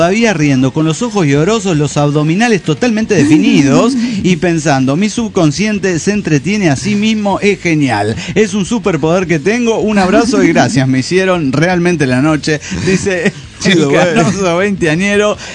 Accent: Monterrey, Nuevo León, Mexico; de Monterrey, México.

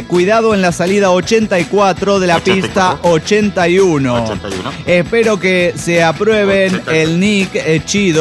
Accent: Costa Rica; de Costa Rica.

